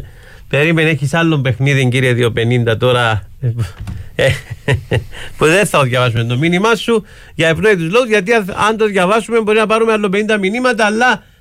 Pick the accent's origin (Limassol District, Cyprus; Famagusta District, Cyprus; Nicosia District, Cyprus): Limassol District, Cyprus; Pachna; born there; Γεννήθηκα στις φτωχογειτονιές της Πάχνας